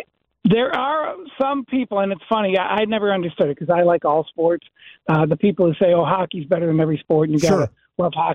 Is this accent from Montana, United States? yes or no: no; Michigan, United States; I'm from Michigan